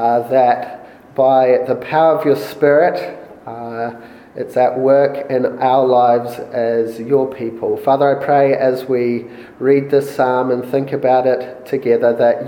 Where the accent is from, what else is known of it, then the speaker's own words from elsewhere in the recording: Papakura, Auckland, New Zealand; I grew up in Papakura, going to Papakura Baptist, not far from here.